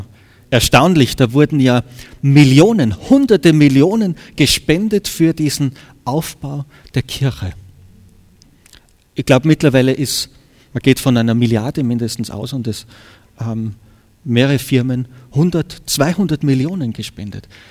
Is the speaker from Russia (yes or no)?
no; Austria; bin ja Österreicher